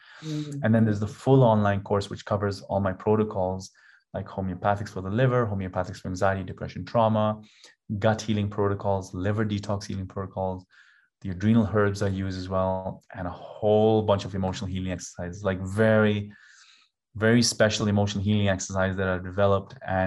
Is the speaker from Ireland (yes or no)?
no; Kenya; born there; also born or lived in Canada; I'm in Kenya. I was born in Kenya.